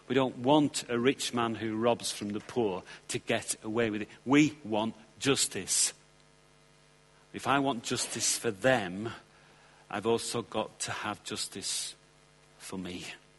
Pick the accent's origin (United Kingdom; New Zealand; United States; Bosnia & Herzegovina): United Kingdom; I thought being British, you could just get into any country just like that, you know.